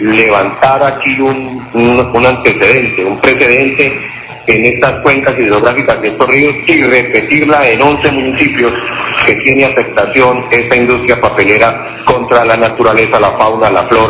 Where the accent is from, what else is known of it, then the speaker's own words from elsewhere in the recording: Valle del Cauca, Colombia; los interesados, que somos todos los vallecaucanos